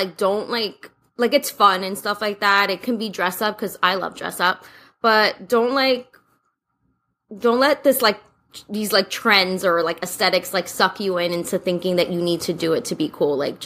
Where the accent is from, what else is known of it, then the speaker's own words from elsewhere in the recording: Brooklyn, New York, United States; Especially like growing up in Brooklyn, like that's how we dress out here, especially like in the cold.